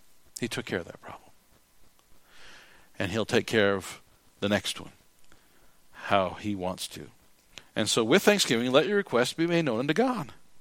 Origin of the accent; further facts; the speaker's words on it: South Dakota, United States; I don't think it's because I'm a hick from South Dakota.